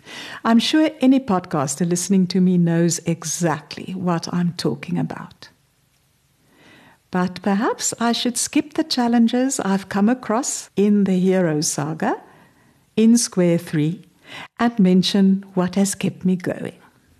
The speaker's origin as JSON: {"language": "English", "country": "South Africa", "accent": "South African", "said": "they even seem to understand my South African accent."}